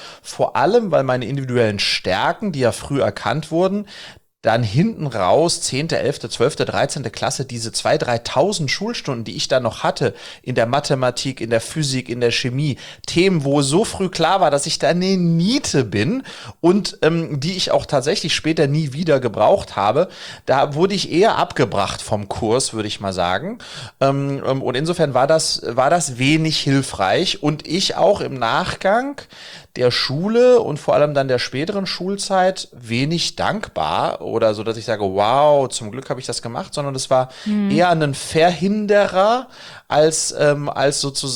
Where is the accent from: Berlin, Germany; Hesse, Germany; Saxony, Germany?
Hesse, Germany; Wiesbaden; ich bin in Wiesbaden groß geworden